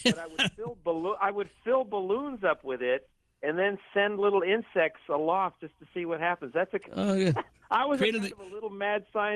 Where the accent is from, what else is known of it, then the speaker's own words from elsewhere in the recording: Montebello, California, United States; also born or lived in East Los Angeles; It reminds me when I was growing up in East L.A. and then Montebello, which is a town over.